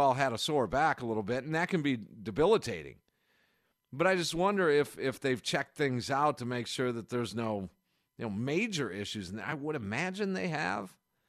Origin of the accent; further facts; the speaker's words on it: Kenosha, Wisconsin, United States; calling from Kenosha. And being my hometown, I would recommend those of you in that area check out a Kingfish game when you get a chance.